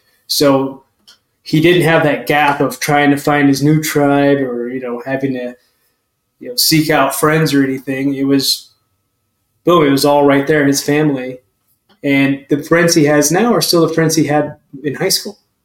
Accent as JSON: {"language": "English", "region": "Hawaii", "country": "United States", "tie": "born there", "said": "I was born in Hawaii on the Army base, or I think it's an Air Force hospital. I'm not sure. Tripler. Anyways, I was born in Hawaii."}